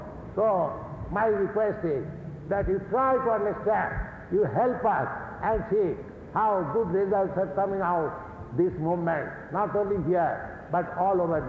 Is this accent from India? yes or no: yes; India; born there; English is a second language; Accidentally, because I am born in India, I am thinking I am Indian.